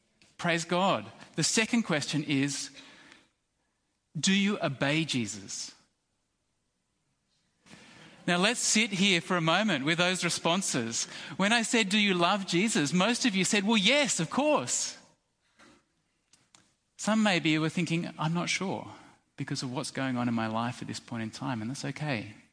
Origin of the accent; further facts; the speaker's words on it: Australia; Second reason, a very simple reason, is that we're Australian. Australians, we don't like authority.